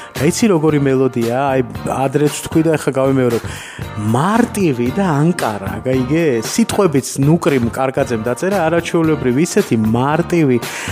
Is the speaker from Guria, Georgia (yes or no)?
no; Batumi, Adjara, Georgia; now in Tbilisi, Georgia; ბათუმში დავიბადე, გავიზარდე, უსაყვარლესი ქალაქია ჩემთვის ბათუმი, თბილისში ვცხოვრობ